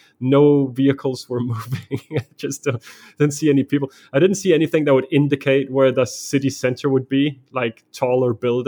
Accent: Denmark; I'm from Denmark.

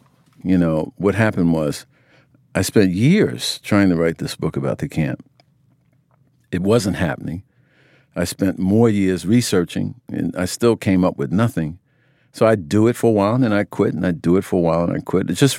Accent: United States; Well, I mean, I'm a black man. I grew up in America, so I don't need to.

